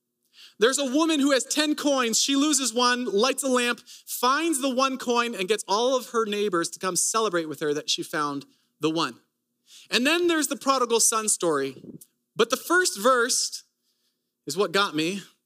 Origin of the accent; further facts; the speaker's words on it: Owen Sound, Ontario, Canada; born there; I was born in Owen Sound, Ontario, Canada.